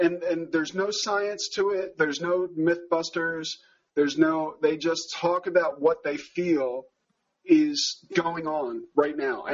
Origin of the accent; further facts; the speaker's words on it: United States; you and I, grew up in a particular time in America.